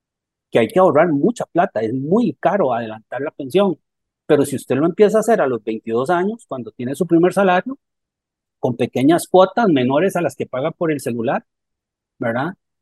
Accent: Costa Rica; como costarricense, como trabajador

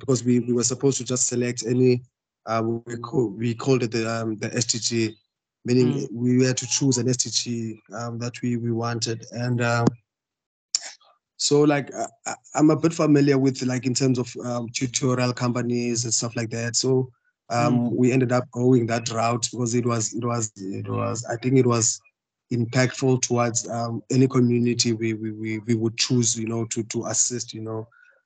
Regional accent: Eastern Cape, South Africa; English is a second language; Originally, I'm from Eastern Cape, where I also studied my diploma in economics and statistics at NMU. In Eastern Cape, in Tanzania specifically.

